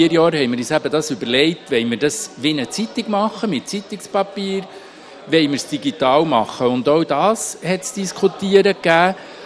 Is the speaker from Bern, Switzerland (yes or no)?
yes; Lyss, Bern, Switzerland; Ich bin in Lies geboren. Seeland ist meine Heimat.